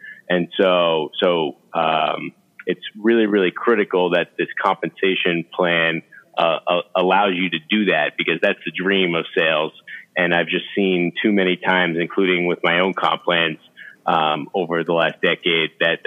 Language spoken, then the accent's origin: English; Boston, Massachusetts, United States; Big sports fan, born and raised in the Boston area. So a huge fan of all the Boston sports fans.